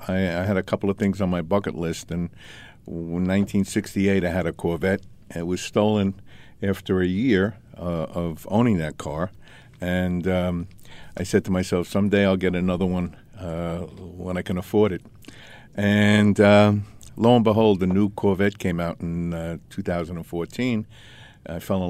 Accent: Valley Stream, New York, United States; my mom and dad are no longer with us, but I grew up in Valley Stream, and I had a Thunderbird. A 1958 Thunderbird.

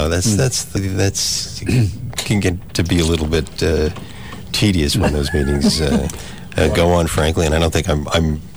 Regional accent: Garden City, New York, United States; Yeah, I grew up in Garden City.

